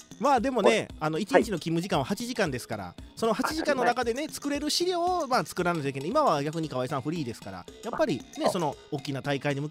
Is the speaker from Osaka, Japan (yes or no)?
no; Wakayama, Japan; 僕ら和歌山県の人間からしたら